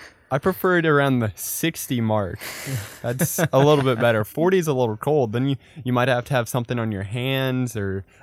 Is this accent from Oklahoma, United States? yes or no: yes; Coweta, Oklahoma, United States; There was a few kids that came to run at RSU before I had, also from Coweta.